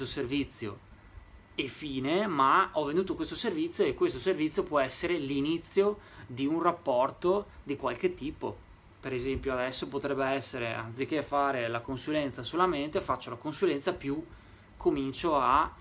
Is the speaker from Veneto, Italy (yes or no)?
yes; Vicenza, Veneto, Italy; io sono di Vicenza e andavamo a comprare il formaggio in un posto.